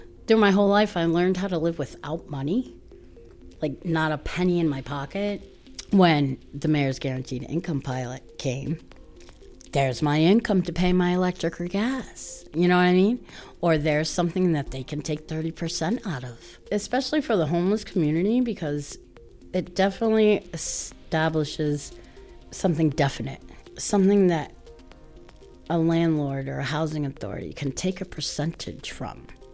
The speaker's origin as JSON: {"language": "English", "town": "Honolulu", "region": "Hawaii", "country": "United States", "moved": "yes", "said": "You know, I came here from Honolulu, Hawaii, and I became a ward of the state when I was 11"}